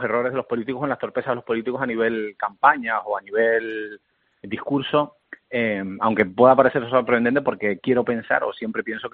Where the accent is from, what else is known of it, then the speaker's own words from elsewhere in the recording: Canary Islands, Spain; esos cortes que a los medios nacionales les gusta tanto sacar de mi tierra canaria, mi gente canaria, las abuelas canarias y todo esto